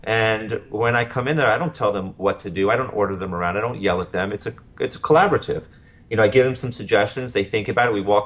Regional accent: Potomac, Maryland, United States; Yeah, I grew up in Potomac, in Maryland.

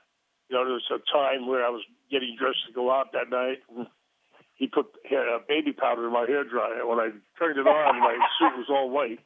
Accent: Brooklyn, New York, United States; Born and raised in Brooklyn, it didn't really strike me like starstruck.

